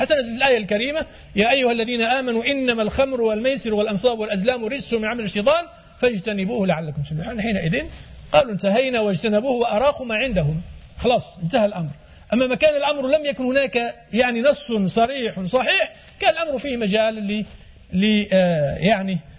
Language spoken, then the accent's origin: Arabic; Morocco; احنا عندنا في المغرب مثلا الناس يحلف والله والله